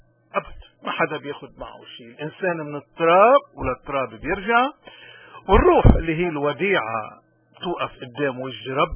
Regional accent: Lebanon; من هون نحن كلبنانيين أي حدا بيحاول يوقعنا بالتجربة مفروض نكون محصنين بالإيمان حتى ما نوقع

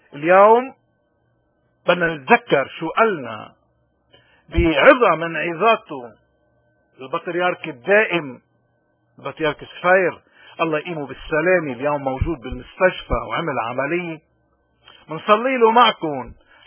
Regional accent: Lebanon; نحن كلبنانيين جسدنا هو لبنان، كل واحد منا بده يقوم بواجباته حسب وزناته وحسب مواهبه.

